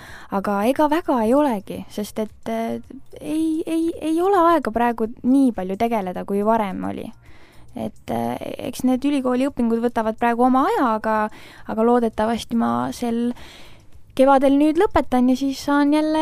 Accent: Tartu, Tartu County, Estonia; No mina olen Tartu tüdruk

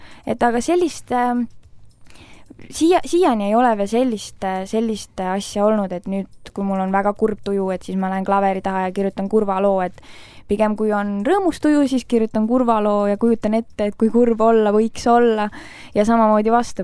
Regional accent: Tartu, Tartu County, Estonia; No mina olen Tartu tüdruk

